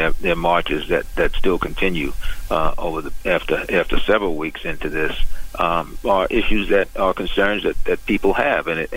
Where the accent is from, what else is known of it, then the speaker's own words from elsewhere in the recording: Brooklyn, New York, United States; I grew up in Brooklyn in Bed-Stuy, and I didn't grow up wanting to be a cop.